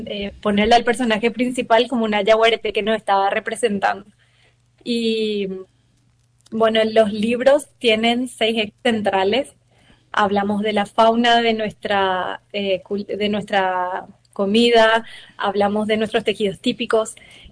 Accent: Paraguay; que representaba a nosotros como los paraguayos.

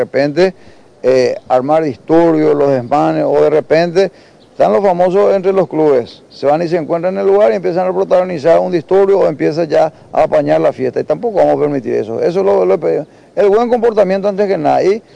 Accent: Paraguay; que Paraguay clasifique como paraguayo que somos

